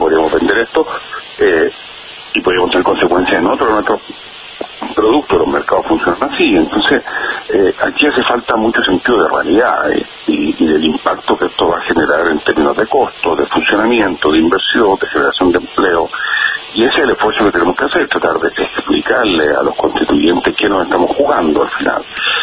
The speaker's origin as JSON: {"language": "Spanish", "country": "Chile", "said": "el hecho de que somos todos chilenos"}